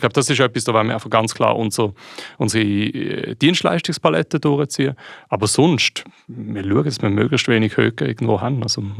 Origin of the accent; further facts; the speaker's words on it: Switzerland; ich als Schweizer kann dort quasi einfach mein Geld auf eine Prepaid-Karte laden.